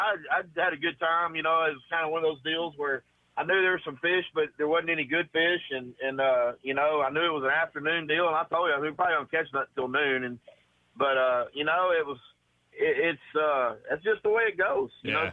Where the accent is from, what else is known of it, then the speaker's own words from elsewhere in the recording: Texas, United States; I grew up on Rayburn, Toledo, and the Sabine River, of course, is where I live.